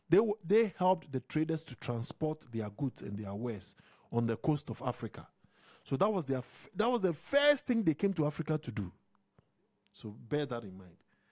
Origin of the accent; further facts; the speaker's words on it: Suriname; Because I know that the Surinamese, we came from Ghana.